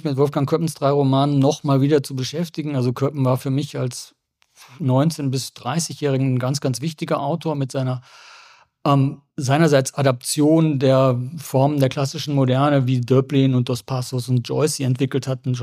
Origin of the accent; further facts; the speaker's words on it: Germany; Also für uns als Deutsche das Dramatischste in der Hinsicht ist natürlich die Katastrophe des Zweiten Weltkriegs